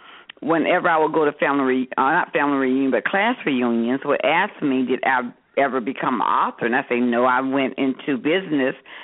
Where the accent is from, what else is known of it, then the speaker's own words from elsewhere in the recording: Florida, United States; I'm from Florida, so only an hour from Daytona Beach.